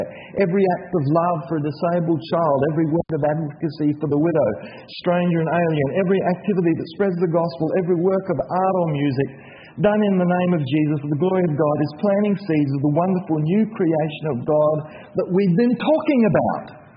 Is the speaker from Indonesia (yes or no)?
yes; Indonesia; growing up in Indonesia, we didn't have fridges